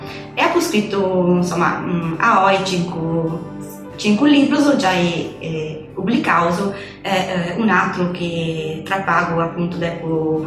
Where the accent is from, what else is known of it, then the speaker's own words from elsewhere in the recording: Bari Sardo, Sardinia, Italy; born there; sono nata in Bari